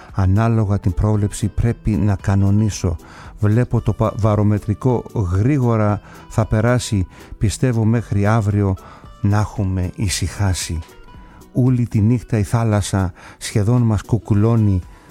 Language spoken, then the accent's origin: Greek; Kasos, South Aegean, Greece; το νησί μου την Κάσο